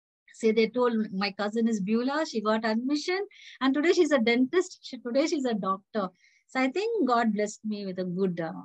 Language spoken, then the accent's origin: English; Bengaluru, Karnataka, India; born there; I was born in Bangalore.